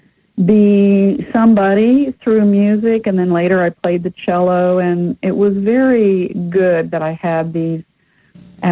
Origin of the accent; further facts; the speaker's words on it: Oklahoma, United States; I grew up in Oklahoma under gigantic big skies